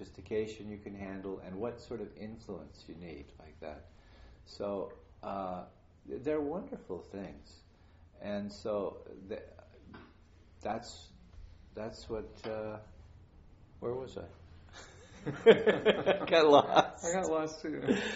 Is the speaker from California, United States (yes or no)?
yes; Beverly Hills, California, United States; I came from California, from Beverly Hills and things like that. It was just like awful place, you know.